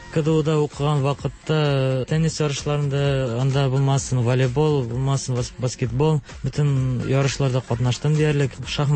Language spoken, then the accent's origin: Tatar; Tashybay, Bashkortostan, Russia; Мин Башкортстан районының Балтач районыннан, Ташыбай дигән авылдан.